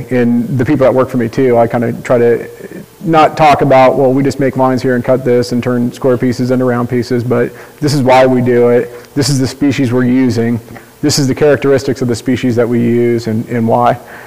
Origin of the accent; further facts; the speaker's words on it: Iowa, United States; now in Virginia, United States; I came from Iowa, where I grew up in a Victorian neighborhood